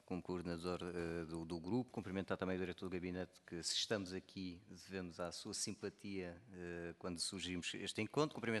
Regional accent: Madeira, Portugal; sou madeirense, e portanto temos uma ligação muito forte à Venezuela.

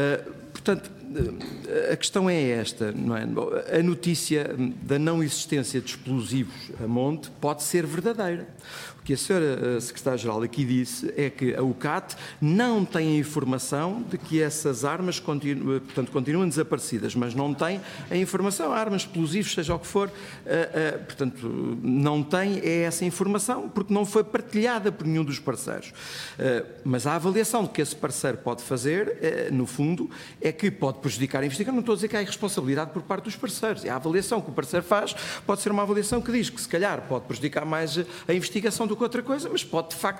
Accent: Portugal; E continuamos, enquanto portugueses, a não estar descansados em relação a tudo isto

